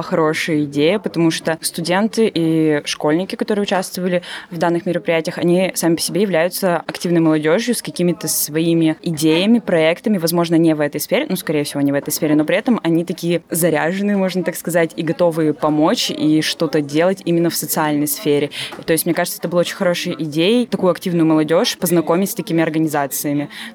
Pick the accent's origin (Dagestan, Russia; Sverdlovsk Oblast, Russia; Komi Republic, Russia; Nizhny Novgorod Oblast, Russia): Komi Republic, Russia; Syktyvkar; Я из Сыктывкара … мне 20 лет.